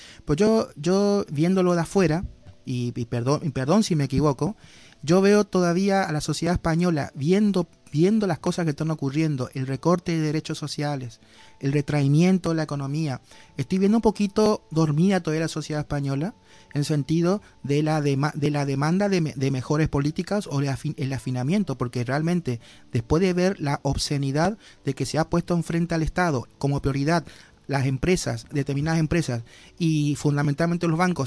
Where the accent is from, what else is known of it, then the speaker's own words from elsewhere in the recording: Argentina; yo soy aquí el sudamericano de la mesa, soy el argentino